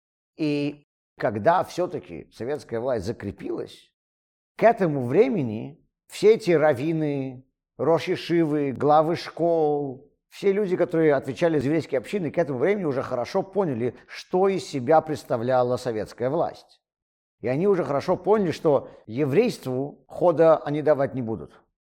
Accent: Leningrad, Saint Petersburg, Russia; я из страны, которой уже нету, из города, которого уже нету. Я из Ленинграда. Ленинграда уже на карте нету.

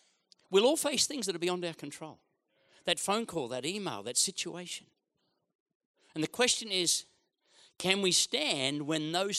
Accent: Queensland, Australia; also born or lived in Gosford; Almost all my life, I've lived in Queensland. I was born in Gosford, New South Wales. I was smuggled out of that terrible state before I was 1 year of age and I've spent the rest of my life living in Queensland

